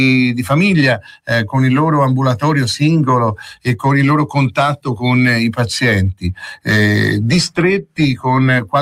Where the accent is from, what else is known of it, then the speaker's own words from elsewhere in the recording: Tuscany, Italy; Con fatalità dico: siamo toscani.